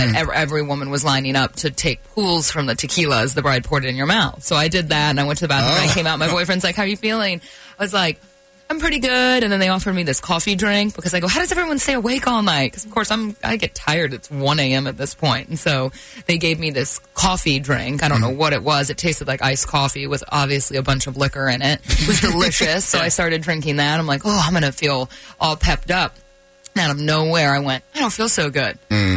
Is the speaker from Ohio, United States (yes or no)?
yes; Ohio, United States; You're looking at it. I'm from Ohio.